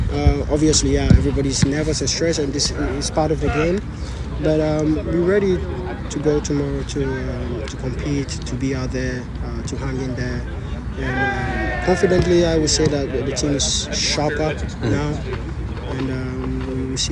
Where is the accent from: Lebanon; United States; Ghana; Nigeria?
Ghana; So I look up to a lot of players, but as a Ghanaian, I think I was looking up to ACN that time when he was playing Lyon and he came to Chelsea.